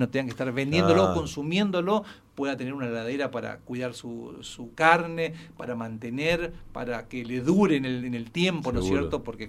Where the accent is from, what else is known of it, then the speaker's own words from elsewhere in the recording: Bermejito, Chaco, Argentina; Nosotros que nos criamos en un pueblo, hablo de mi pueblo Bermejito